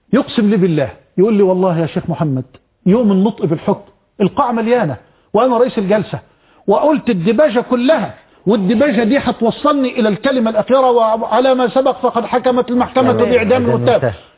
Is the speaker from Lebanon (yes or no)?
no; Mansoura, Dakahlia, Egypt; وأنا من المنصورة